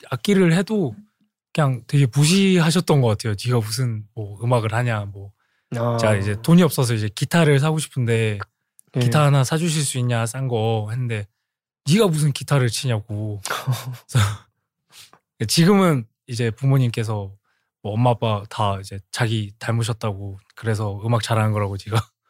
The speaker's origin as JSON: {"language": "Korean", "region": "Busan", "country": "South Korea", "moved": "yes", "lives_now": "Seoul, South Korea", "said": "서울로 처음 올라왔고 제가 부산 출신이거든요."}